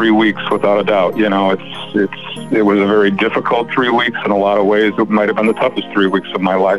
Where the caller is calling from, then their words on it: Bourbonnais, Illinois, United States; I live in Bourbonnais, Illinois, which is pretty much about an hour straight south of downtown Chicago.